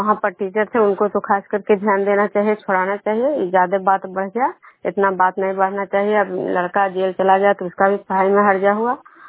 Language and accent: Hindi; Vishnupur, Bihar, India